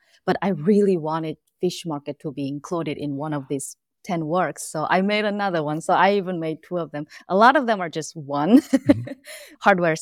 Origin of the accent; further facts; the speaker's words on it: South Korea; English is a second language; moved away as an adult; now in United States; So as I told you, I'm from Korea, and I came to US as adult, which means I was born and grew up in Korea. So my whole life and even early adult life was from Korea.